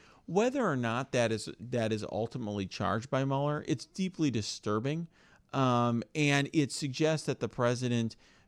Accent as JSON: {"language": "English", "country": "United States", "said": "I mean, as an American, I'll start at a very broad level. One thing that I'm concerned about as an American is that we've been divided as a country."}